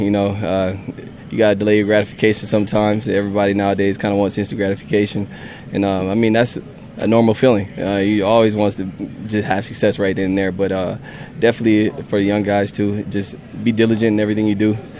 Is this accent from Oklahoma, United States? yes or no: yes; Oklahoma, United States; now in Baltimore, United States; Well, I grew up in Oklahoma, man